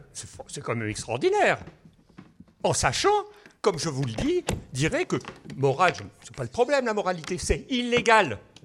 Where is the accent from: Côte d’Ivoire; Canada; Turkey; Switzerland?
Switzerland; je suis suisse